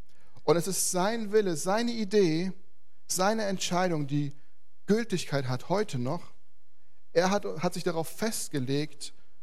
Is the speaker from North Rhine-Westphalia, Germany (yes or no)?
yes; Velbert, North Rhine-Westphalia, Germany; Ich komme aus Velbert, aus der Gemeinde, wo auch die Velberter Mission herkommt.